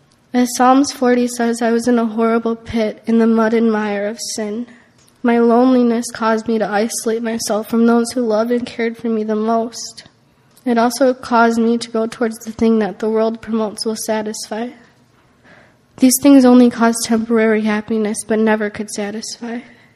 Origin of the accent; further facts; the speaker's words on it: Illinois, United States; I was born in the Chicago area and was raised in a family where we attended church each Sunday.